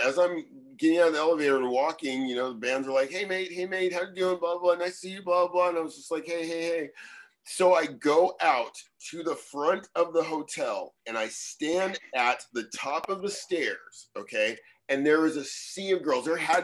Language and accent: English; United States; They're American, I'm American, I know them, that's why I'm here